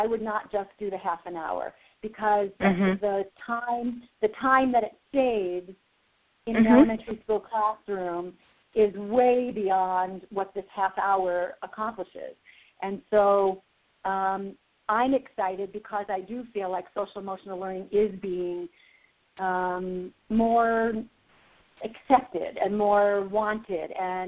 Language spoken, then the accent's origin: English; Fort Collins, Colorado, United States; So I'm from Fort Collins, Colorado, and I met Kay about 8 years ago